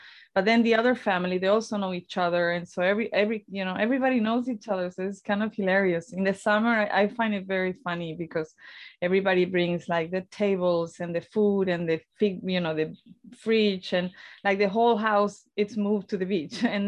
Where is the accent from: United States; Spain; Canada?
Spain; Torremolinos, Andalusia; Yes, I grew up in Torremolinos, which is very known touristically because a lot of the North Europeans, they come down to, you know, have a holiday and even live there during the winter time.